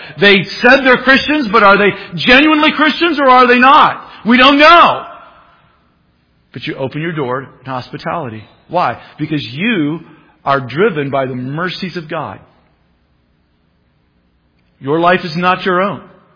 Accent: the South, United States; I grew up in the South, so I can say that.

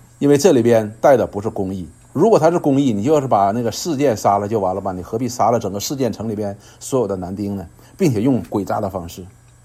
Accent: Northeast China, China; 驴呢我们东北人一般说谁说哪个男孩子不好，像驴一样就是乱踢乱蹬嘛

